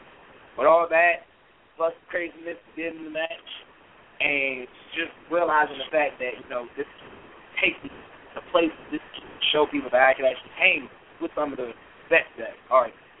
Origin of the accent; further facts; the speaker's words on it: Washington, District of Columbia, United States; I'm a diehard Redskins fan. Anyone knows personally, I'm from Washington D.C.